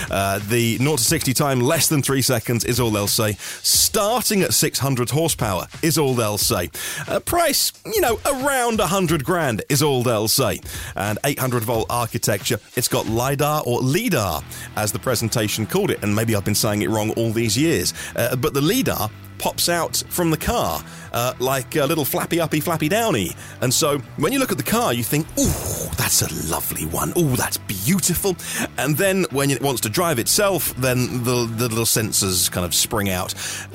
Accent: East of England, United Kingdom; I'm a Norfolk boy. I grew up in Norfolk.

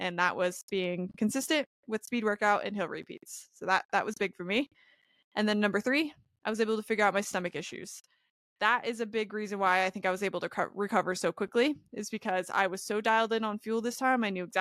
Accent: Cottage Grove, Oregon, United States; I'm from the West Coast originally. I lived grew up in a little town called Cottage Grove, which is 20 minutes south of Eugene. And So I'm really excited to run in my home state.

